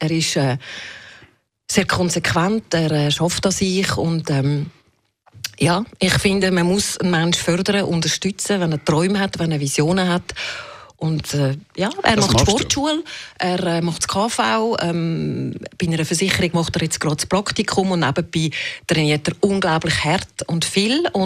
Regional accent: Zurich, Switzerland; also born or lived in Ticino; Ich bin 56, ich bin Zürcherin, ich habe italienische Wurzeln von meiner Nonna Mutterseite. Aufgewachsen bin ich bis 6 im Tessin mit 5 Nachbarsbuben.

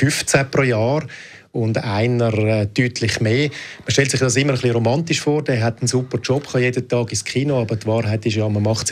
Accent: Winterthur, Zurich, Switzerland; Also ich bin in Winterthur aufgewachsen, in einem Milieu aus einfachen Verhältnissen. Mein Vater war Arbeiter, von 16 bis 65 in der Fabrik.

